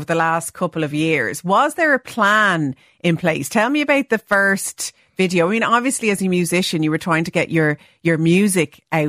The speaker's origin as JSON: {"language": "English", "country": "Ireland", "said": "when you get into a taxi in another country and they say, oh, are you English? And you go, no, I'm Irish."}